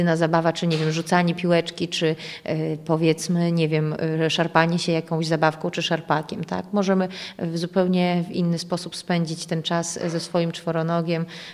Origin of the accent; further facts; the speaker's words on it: Białystok, Podlaskie Voivodeship, Poland; jestem z Białegostoku, więc cała Polska do pokonania, żeby to jechać tam na południe